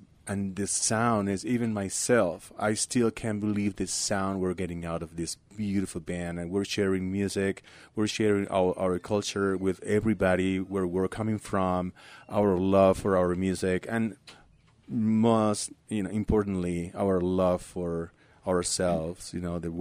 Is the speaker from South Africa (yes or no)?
no; Barquisimeto, Lara, Venezuela; I had this amazing cuatro player also from Venezuela and from my hometown, Barquisimeto, Henry Linares.